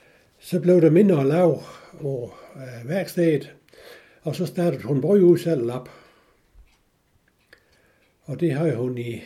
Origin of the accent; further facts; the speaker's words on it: Tobel, Region of Southern Denmark, Denmark; Født og opvokset i Tobel. Det er sådan en lille landsby, der ligger imellem Brørup og Ribe.